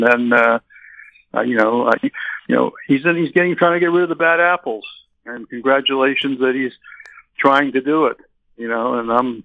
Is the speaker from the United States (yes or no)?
yes; Miami, Florida, United States; I grew up in Miami during the whole Cuban invasion. I was a kid, 1950s.